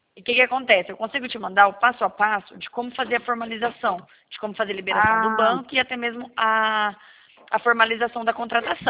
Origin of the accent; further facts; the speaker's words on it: Paraná, Brazil; não sou de Catalão, não. Eu sou do Paraná.